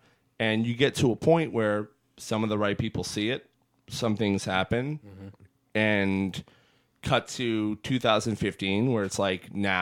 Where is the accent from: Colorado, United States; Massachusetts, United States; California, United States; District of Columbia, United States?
Massachusetts, United States; Weymouth; now in Orlando, United States; Weymouth in the house, motherfuckers.